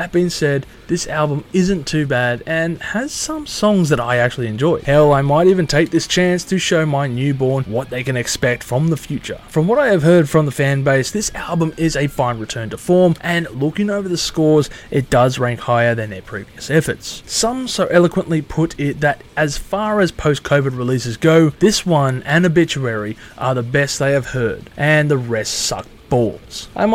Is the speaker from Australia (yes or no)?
yes; Australia; Fun fact, but … were banned in my home country of Australia from 1996 up until 2006, and you couldn't even get a copy of their CDs.